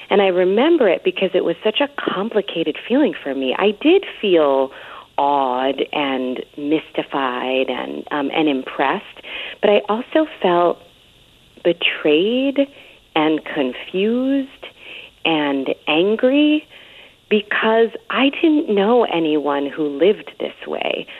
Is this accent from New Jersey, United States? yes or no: no; Bronx, New York, United States; born or raised there